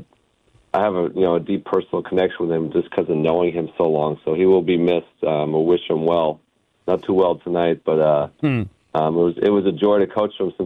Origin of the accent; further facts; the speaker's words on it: Northeast, United States; I grew up in the Northeast, so I like hockey.